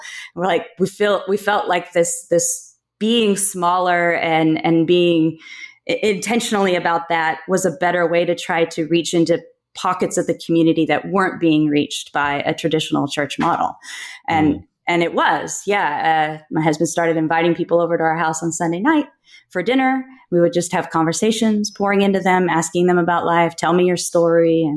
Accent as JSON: {"language": "English", "town": "Burlington", "region": "Kansas", "country": "United States", "said": "Burlington, Kansas. So it's about 45 minutes away."}